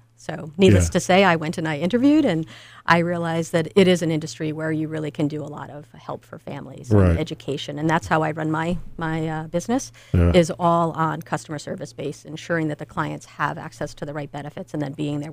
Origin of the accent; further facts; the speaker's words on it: East Lyme, Connecticut, United States; now in East Haddam, United States; we grew up in East Lyme. I moved to Tennessee for about 6 months, came back to Connecticut, and been here ever since.